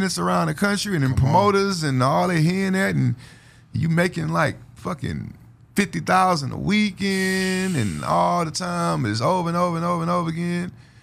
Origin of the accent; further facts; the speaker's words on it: Houston, Texas, United States; Like, I'm cut from the underground scene of Houston, Texas.